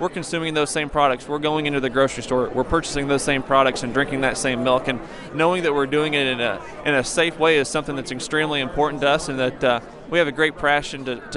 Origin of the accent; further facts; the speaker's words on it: Arcola, Illinois, United States; I grew up in Douglas County in Arcola with my parents, Philip and Patricia, on a grain and livestock farm